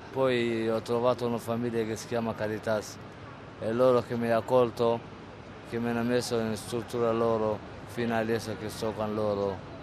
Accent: Somalia; now in Italy; vengo dalla Somalia. Sono arrivato qua nel 2003 con barconi

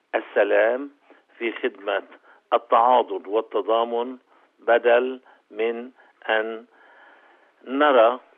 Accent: Lebanon; ولكن أعتقد أن رسالتي ومسؤوليتي كوني لبناني

